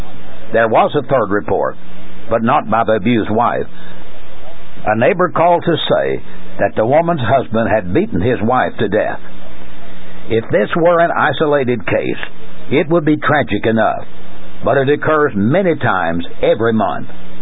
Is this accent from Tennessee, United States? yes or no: yes; Tennessee, United States; As I was growing up in Middle Tennessee, I remember hearing, and not just from preachers, "As the home goes, so goes the nation."